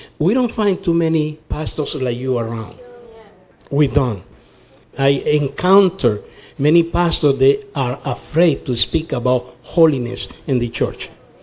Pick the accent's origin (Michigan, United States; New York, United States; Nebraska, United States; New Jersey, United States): New York, United States; now in Texas, United States; And I'm come from New York. I'm in Texas only 4 years.